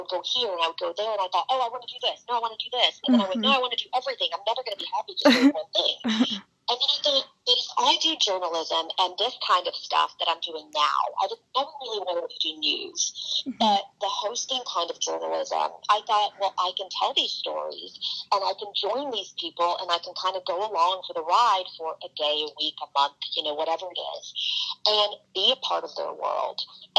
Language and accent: English; Poland; I grew up in Poland. I'm Catholic. I'm Roman Catholic.